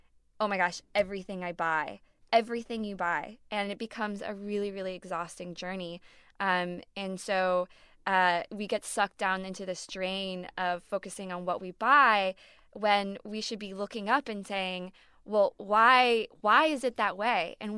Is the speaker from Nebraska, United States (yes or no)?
no; New York, United States; I mean, I'm a New Yorker. I moved here in 2008.